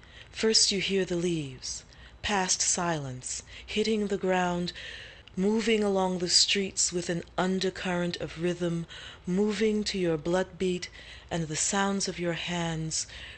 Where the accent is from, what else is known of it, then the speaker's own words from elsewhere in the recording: New Orleans, Louisiana, United States; I was born and reared in New Orleans, and my family goes back to slavery and freedom there, and I'm going home.